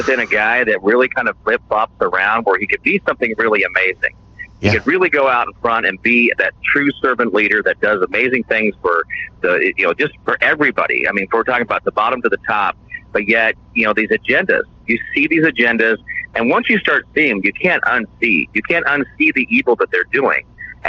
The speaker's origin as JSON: {"language": "English", "region": "Kansas", "country": "United States", "said": "You know, I'm from Kansas."}